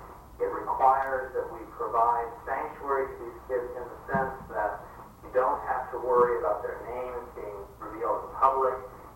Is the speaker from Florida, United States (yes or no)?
no; Colorado, United States; now in New York, United States; Sitting in New York, I grew up in Colorado, so I have a little bit of the Westerner